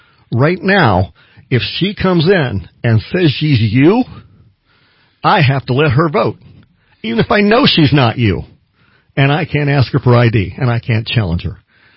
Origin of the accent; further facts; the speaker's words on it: Florida, United States; And I come from Florida.